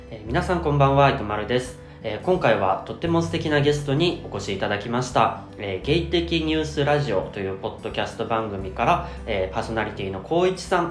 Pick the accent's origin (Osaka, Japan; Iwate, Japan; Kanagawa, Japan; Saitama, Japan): Saitama, Japan; also born or lived in Tokyo; まあずっと出身は埼玉で、学校とか東京だったので、まあ、ずっとその関東圏内でしか生活がしたことがないということで